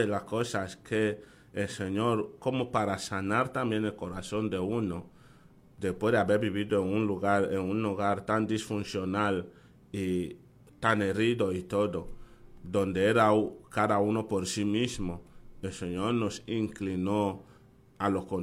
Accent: Equatorial Guinea; Soy de Guinea Ecuatorial.

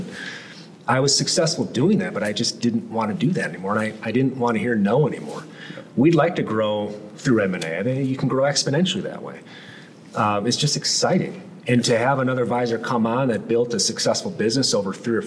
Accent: Minnesota, United States; I come from Minnesota.

